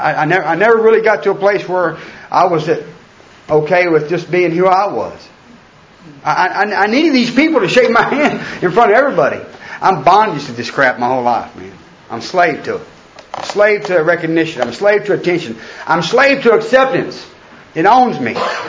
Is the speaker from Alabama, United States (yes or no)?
no; Pflugerville, Texas, United States; So I was born in Pflugerville, Texas. And I grew up, like I said, around a bunch of drunks, a bunch of convicts.